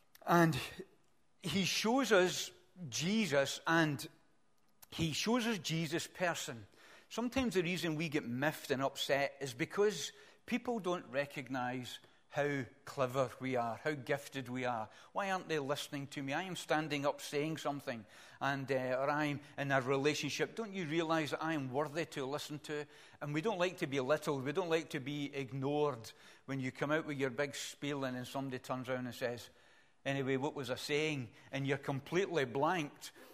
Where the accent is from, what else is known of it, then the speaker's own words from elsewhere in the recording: Springburn, Scotland, United Kingdom; also born or lived in Rutherglen; I was born in Staub Hill Hospital, and I lived in Springburn for a bit. I lived in Rutherglen as well. I've lived all over the place.